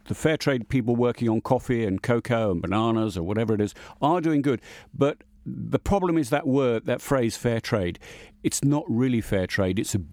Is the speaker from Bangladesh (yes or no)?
no; England, United Kingdom; I mean, I'm an Englishman. I eat in an Indian restaurant in England every Saturday night, pretty much.